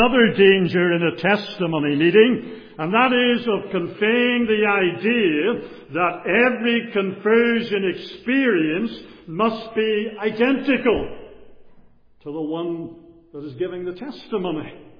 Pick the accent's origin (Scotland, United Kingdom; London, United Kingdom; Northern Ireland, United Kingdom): Northern Ireland, United Kingdom; Bangor; also born or lived in Donaghadee; We did move to Donaghadee when I was about 5 years of age, and for the next approximate 9 years I lived in Donaghadee before the family, due to schooling, moved back to Bangor.